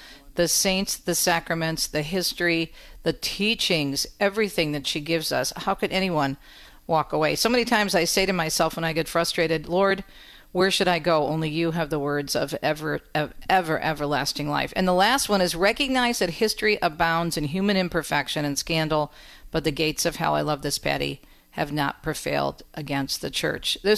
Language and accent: English; Michigan, United States; talking about some place that's not so wonderful at times, and that is my home state of Michigan.